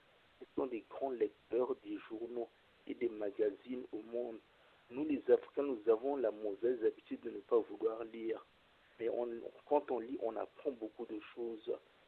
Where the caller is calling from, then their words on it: Republic of the Congo; Bonjour, je suis Congolais de Congo-Brazzaville.